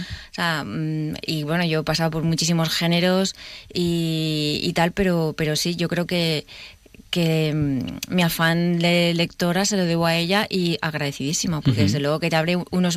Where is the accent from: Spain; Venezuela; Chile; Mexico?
Spain; Valencia, Valencian Community; yo soy de Valencia y vivía en Valencia